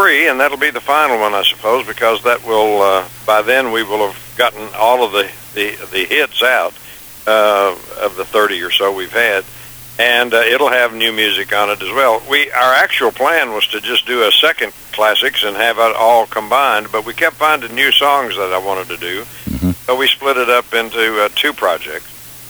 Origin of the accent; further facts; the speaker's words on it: Kentucky, United States; now in Tennessee, United States; We still have the farm I was raised on in Kentucky. And as you say, live on another here in Tennessee.